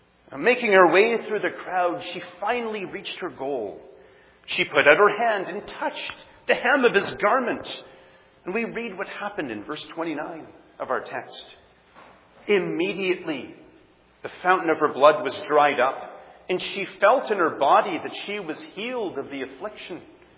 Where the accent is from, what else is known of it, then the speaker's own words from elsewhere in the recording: Canada; I'm a Canadian.